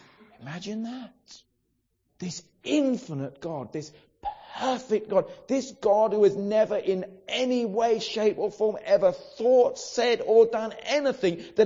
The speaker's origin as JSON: {"language": "English", "town": "Brighton", "region": "South East England", "country": "United Kingdom", "tie": "born or raised there", "said": "Now, if it was by my standard, growing up in Brighton, and all that that means to teenagers who have no grounding in the church and Sunday school"}